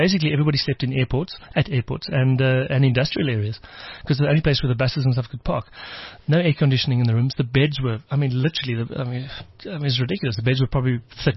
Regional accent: South Africa; I would chat to the guys, and I'm from South Africa. A lot of the South African boys, it was their first Tour de France.

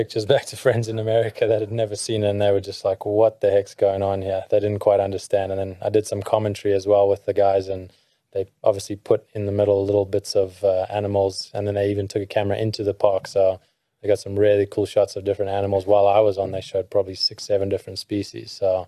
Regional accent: South Africa; they really have no clue where South Africa is. The best thing for me whenever I'm asked the question, "Where are you from?"

